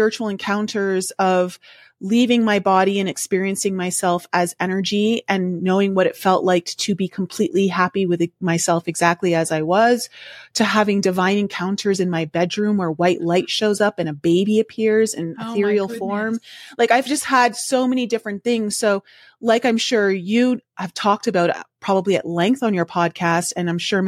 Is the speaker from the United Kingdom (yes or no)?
no; Canada; also born or lived in Switzerland / Cayman Islands; now in Denver, United States; I grew up in Canada. I've lived a short time in Switzerland. I moved to the Cayman Islands and lived in the Caribbean for like 10 years. And now I'm in Denver, Colorado.